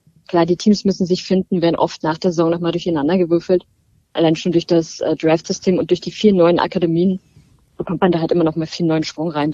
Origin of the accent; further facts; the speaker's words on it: Berlin, Germany; Ich bin aus Berlin und da hat man ja bekannterweise zwei Fußballclubs, die so groß sind.